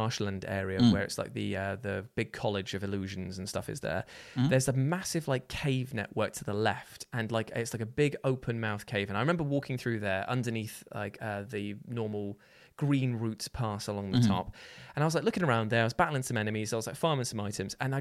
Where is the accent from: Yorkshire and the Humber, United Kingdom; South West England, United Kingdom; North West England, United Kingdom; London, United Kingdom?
South West England, United Kingdom; Newton Abbot; I know that on day one, there were people who there used to be in my hometown of Newton Abbott.